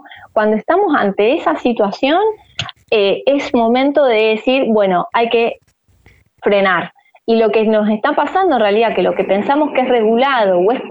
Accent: Argentina; Del mundo, a nivel mundial, somos Argentina, el país número uno

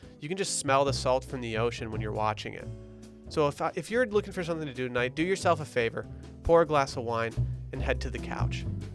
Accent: Michigan, United States; I found myself living in my hometown, and that was great. I enjoyed it. But there isn't a lot to do in small resort towns in northern Michigan in the middle of winter.

